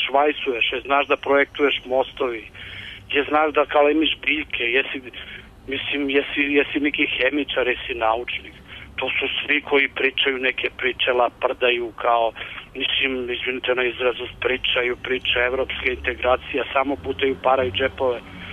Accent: Vranić, Belgrade, Serbia; Ja sam iz Vranić, seljak sam, ja se sa poljoprivredu bavim.

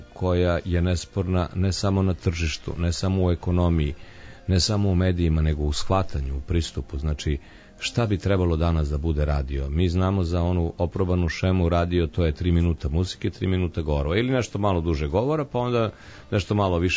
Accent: Leskovac, Southern and Eastern Serbia, Serbia; now in Belgrade, Serbia; kad sam došao iz Leskovca u Beograd, ja sam ušao bukvalno u raj.

